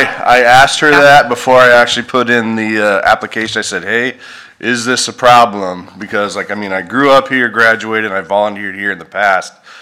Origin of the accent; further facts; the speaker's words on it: Keizer, Oregon, United States; Basically, I was born and raised in Kaiser. I graduated from McNary.